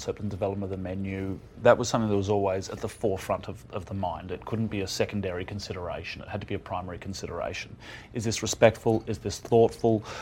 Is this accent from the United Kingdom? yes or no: no; Australia; spending a lot of time in Southeast Asia, growing up in Australia and really learning food in Australia